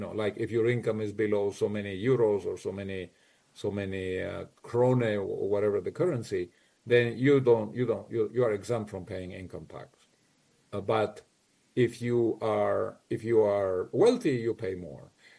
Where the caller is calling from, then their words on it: Madrid, Community of Madrid, Spain; I'm logging in from Madrid, and so for me, it is a little bit past 1:15 in the morning